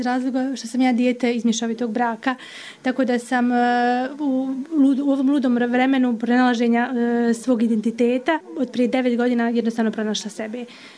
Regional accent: Višegrad, Republika Srpska, Bosnia & Herzegovina; Ja sam iz opštine Višegrad, tata, odnosno tatini roditelji su porijeklom iz Stoca.

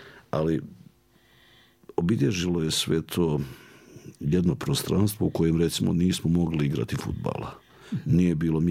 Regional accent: Mostar, Federation of Bosnia and Herzegovina, Bosnia & Herzegovina; Druženjima, igrama sa psima lutalcama, tada ih je bilo puno u Mostaru.

